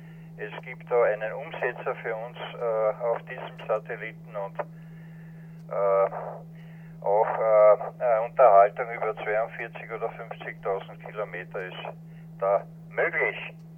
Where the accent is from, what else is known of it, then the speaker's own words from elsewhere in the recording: Austria; Das besteht bei uns in Österreich aus der Kennung OE wie Österreich